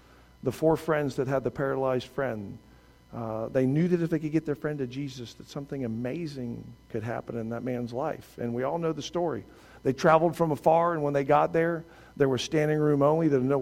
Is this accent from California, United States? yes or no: no; Atlanta, Georgia, United States; born there; I was born in Atlanta, Georgia, on the north side of the perimeter.